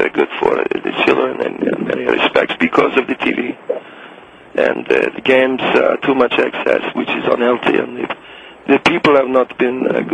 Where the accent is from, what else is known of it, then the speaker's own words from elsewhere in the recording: Alexandria, Alexandria Governorate, Egypt; English is a second language; moved away as an adult; now in United States; We're from Alexandria, Egypt, originally.